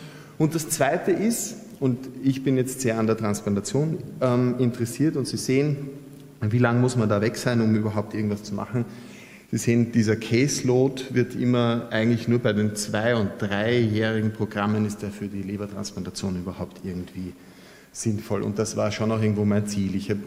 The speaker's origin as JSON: {"language": "German", "country": "Austria", "said": "das kann man sich als Österreicher gar nicht vorstellen."}